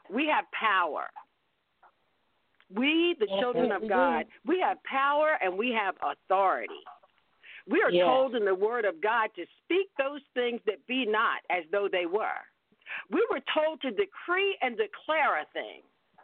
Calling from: Chesapeake, Virginia, United States; here in Chesapeake, Virginia

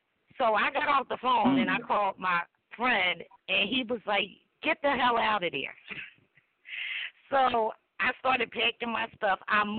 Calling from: Philadelphia, Pennsylvania, United States; from Philadelphia.

